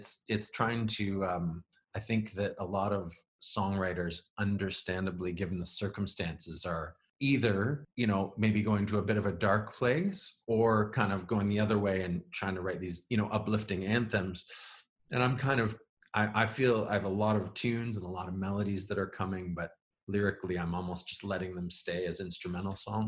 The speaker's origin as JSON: {"language": "English", "town": "Peterborough", "region": "Ontario", "country": "Canada", "tie": "born or raised there", "also_born_or_lived": "Guelph / Slovakia / Winnipeg / Montreal", "lives_now": "Hamilton, Canada", "said": "Yeah, so I was born in Peterborough, Ontario, and I grew up in Peterborough, which was great. And I've since then went to university in Guelph and spent some time living in teaching English in Slovakia. And then I lived in Winnipeg"}